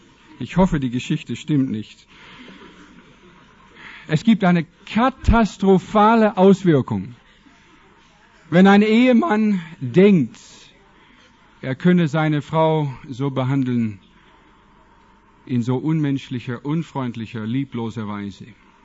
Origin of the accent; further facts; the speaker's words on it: Washington, United States; German is a second language; Ich komme ja aus dem Wilden Westen in den Vereinigten Staaten. Von einem Indianerreservat. Meine Eltern wohnen noch heute auf einem Indianerreservat in dem Bundesstaat Washington.